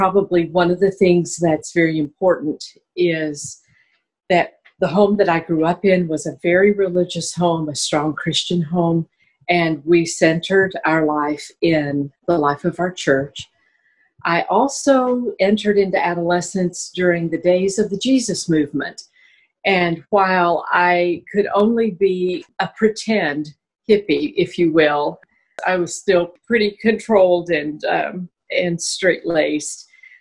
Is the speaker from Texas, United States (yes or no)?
yes; Dallas, Texas, United States; born there; Well, I was born in Dallas, Texas.